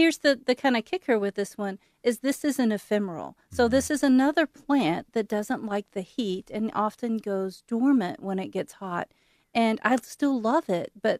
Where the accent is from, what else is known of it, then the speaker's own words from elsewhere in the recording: the South, United States; And growing up in the South, pinks were always something we wanted to grow.